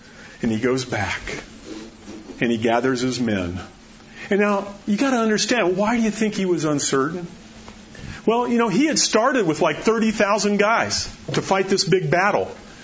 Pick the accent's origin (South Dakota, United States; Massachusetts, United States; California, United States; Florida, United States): Florida, United States; I grew up in Florida. I know what wet is.